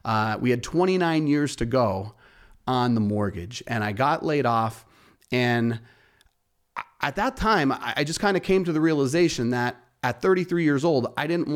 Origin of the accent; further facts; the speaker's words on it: Wilkes-Barre, Pennsylvania, United States; now in Mountaintop, United States; I'm a lifetime resident of Northeastern Pennsylvania. I grew up in Wilkes-Barre, spent the vast majority of my early life there. And now I'm in Mountaintop. I'm there with my wife and two kids, and we chose to stay in Northeastern Pennsylvania